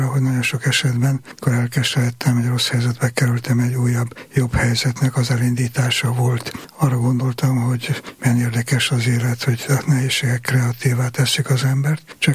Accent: Dunapataj, Bács-Kiskun, Hungary; egy kicsit úri gyerekek voltunk Dunapatajon, viszont nagyon-nagyon sok élményt jelentett, hogy falun paraszt emberek között töltöttem a gyermekkoromat. Mivel szegények voltunk

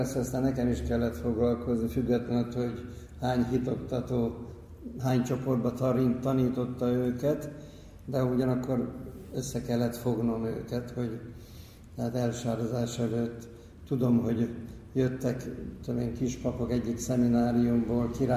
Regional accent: Pest, Hungary; én meg a Gödöllői dombság nyúlványaiból származom

